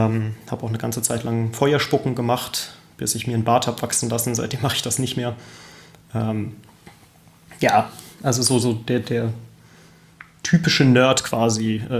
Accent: Kaiserslautern, Rhineland-Palatinate, Germany; Ich komme aus Kaiserslautern in Deutschland.

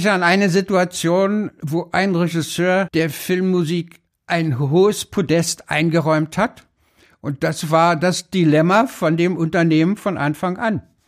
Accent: East Germany, Germany; ich komme aus dem Osten.

